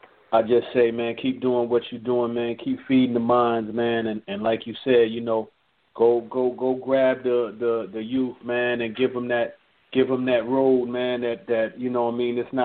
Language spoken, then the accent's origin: English; Brooklyn, New York, United States; So I'm from Brooklyn, you know what I mean? So I know how tough it is to come up out of there, man, and do things. I'm in North Carolina right now